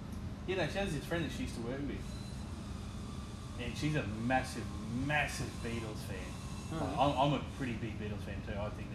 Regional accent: Liverpool, North West England, United Kingdom; I'm from Liverpool.

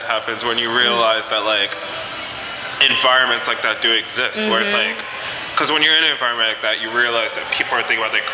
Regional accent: London, United Kingdom; also born or lived in Westchester; I grew up in London and in Westchester, but I say London, mostly the outskirts of London.

